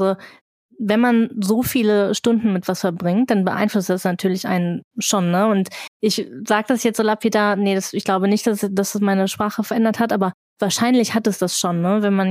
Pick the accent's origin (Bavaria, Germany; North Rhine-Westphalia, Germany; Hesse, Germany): North Rhine-Westphalia, Germany; Duisburg; ich komme ursprünglich aus Duisburg und mir kommt das jetzt gar nicht so extrem vor, wie die Leute da sprechen.